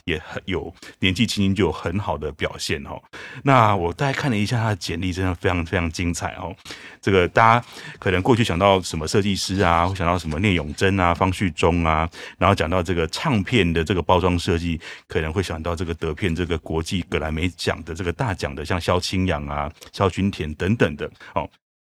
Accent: Changhua County, Taiwan; 所以既然是我们彰化人

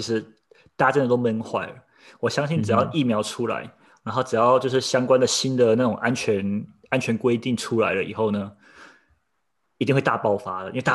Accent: Taiwan; 我们台湾人最会的，你看美国人，我真的觉得这次疫情让我深深觉得台湾人做的很多事情都是超前部署，现在美国人都在跟随台湾的脚步这样子，

